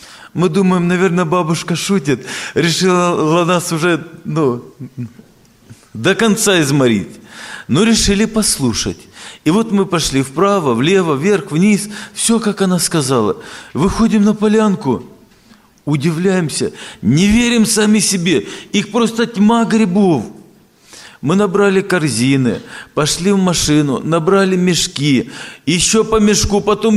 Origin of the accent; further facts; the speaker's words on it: Apsheronsk, Krasnodar Krai, Russia; Я приехал из Краснодарского края, город Апшеронск. … пресвитер церкви.